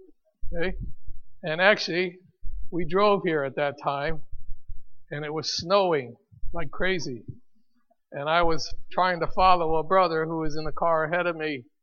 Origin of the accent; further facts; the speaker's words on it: Chicago, Illinois, United States; I'm from Chicago. … I'm from Chicago.